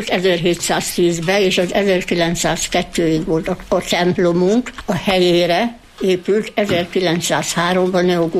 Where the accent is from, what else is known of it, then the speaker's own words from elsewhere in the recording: Jászszentandrás, Jász-Nagykun-Szolnok, Hungary; Arra vagyok büszke, hogy született Szent Andrási, született Jász vagyok